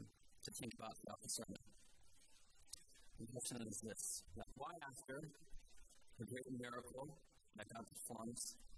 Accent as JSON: {"language": "English", "town": "Kingston", "region": "Washington", "country": "United States", "said": "I'm from Kingston, Washington."}